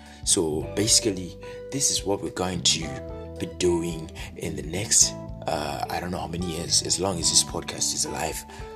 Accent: Zimbabwe; from Zimbabwe

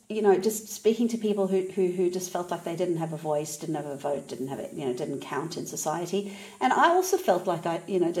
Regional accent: South Africa; just growing up in South Africa, there was so many problems in the community

